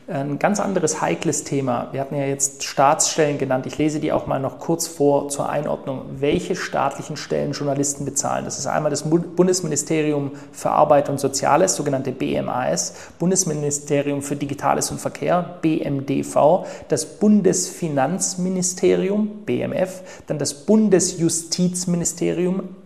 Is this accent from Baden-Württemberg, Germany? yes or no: yes; Baden-Württemberg, Germany; wie man bei uns im Schwabenland sagt